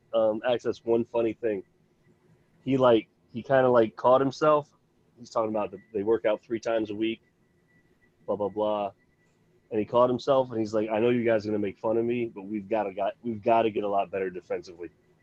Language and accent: English; Louisiana, United States; now in Virginia, United States; I'm from Louisiana and I'm in Virginia